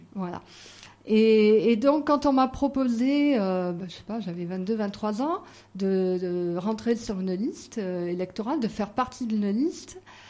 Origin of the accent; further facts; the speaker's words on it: Aix-en-Provence, Provence-Alpes-Côte d'Azur, France; je ne suis pas partie très loin, je suis partie d'Aix-en-Provence